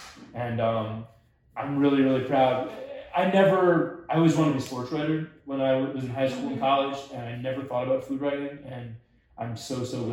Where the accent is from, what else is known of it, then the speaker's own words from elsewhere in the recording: New Jersey, United States; also born or lived in New York City; I love New York. I was born here. Mm-hmm. I was raised in Jersey.